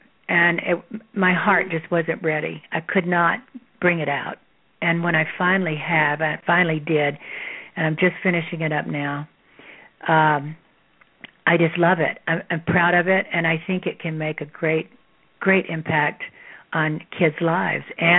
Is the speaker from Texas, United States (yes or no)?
yes; Texas, United States; I'm full of pithy little sayings growing up in Texas.